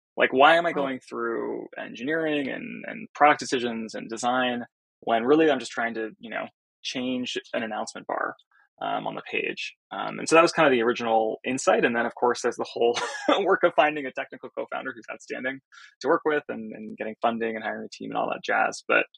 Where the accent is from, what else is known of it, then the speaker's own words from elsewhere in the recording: California, United States; I grew up in Silicon Valley and kind of marinated in that, the ethos of that for too long.